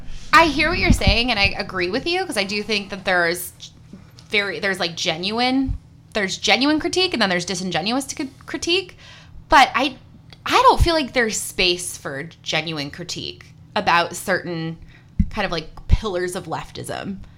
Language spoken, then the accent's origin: English; Massachusetts, United States; I grew up in Massachusetts, and like, you're that was a thing.